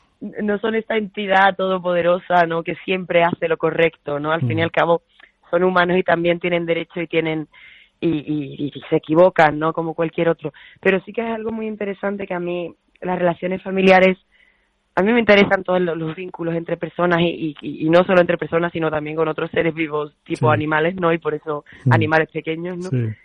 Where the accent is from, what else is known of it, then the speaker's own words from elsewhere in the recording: Seville, Andalusia, Spain; also born or lived in Madrid / Rome / London; yo soy de Sevilla, ahora mismo vivo en Sevilla.